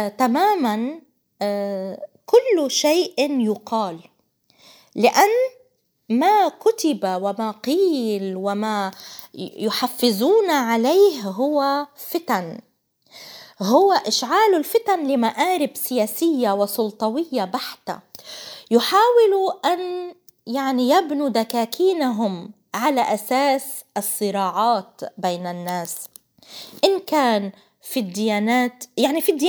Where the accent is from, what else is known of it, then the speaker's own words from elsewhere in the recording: Palestine; فهناك من حاول أن يدخل إلينا وإلى بلدنا فلسطين نعرات وأمور لا تصح تماما